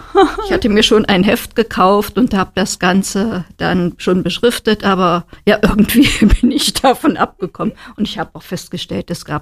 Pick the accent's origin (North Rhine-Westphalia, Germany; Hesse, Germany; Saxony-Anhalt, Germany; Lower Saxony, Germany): Saxony-Anhalt, Germany; Aschersleben; Ich bin hier in Aschersleben geboren, bin hier aufgewachsen, war noch nie weg und kenne Aschersleben von klein auf. Kenne jede Ecke, kann ich schon sagen. Also ich wohne hier mit meiner Familie.